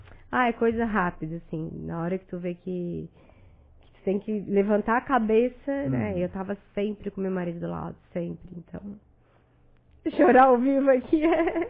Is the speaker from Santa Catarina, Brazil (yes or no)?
yes; Tubarão, Santa Catarina, Brazil; now in Urussanga, Brazil; Eu sou natural de Tubarão.